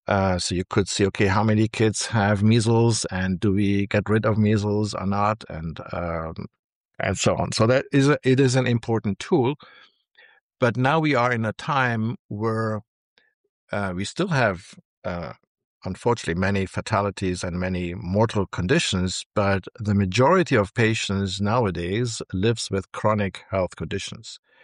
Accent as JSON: {"language": "English", "country": "Brazil", "tie": "born or raised there", "also_born_or_lived": "Germany", "accent": "German", "said": "Like you might hear my accent is German. I was born in Germany. I grew up in Brazil."}